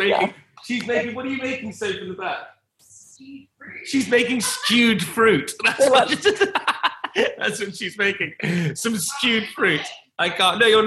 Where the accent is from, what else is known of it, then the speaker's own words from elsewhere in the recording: United Kingdom; And actually, being British, it feels like it's quite mean